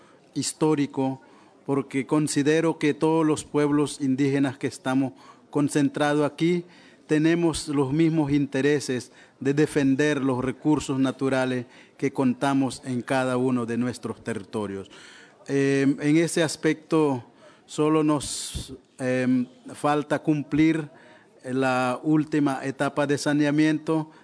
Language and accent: Spanish; Nicaragua; En Nicaragua nosotros hemos avanzado en varios aspectos relacionados a los derechos de los pueblos indígenas.